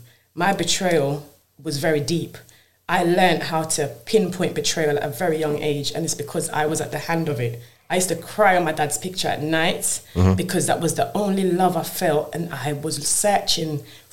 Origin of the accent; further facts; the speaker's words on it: Jamaica; born there; No, I was born in Jamaica.